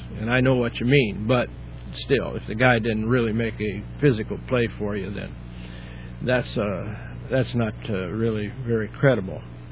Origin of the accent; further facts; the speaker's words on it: Kentucky, United States; led by Ron Edwards and the national headquarters based out of my home state of Kentucky.